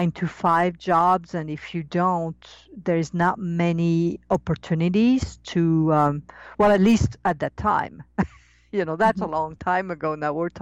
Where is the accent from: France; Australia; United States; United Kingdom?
France; How was it growing up in France, not knowing? Well, it was feeling strange and not knowing why at all.